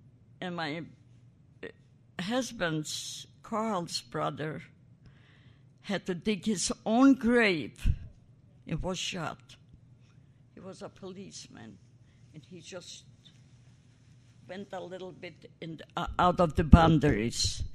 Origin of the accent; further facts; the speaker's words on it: Poland; Then my home, maybe in Poland. So I was born in Poland.